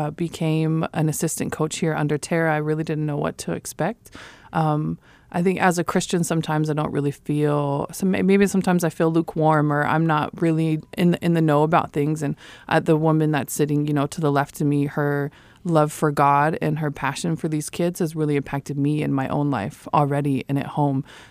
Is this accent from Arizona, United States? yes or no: yes; Tucson, Arizona, United States; I am a Army combat veteran. I am from Tucson, Arizona.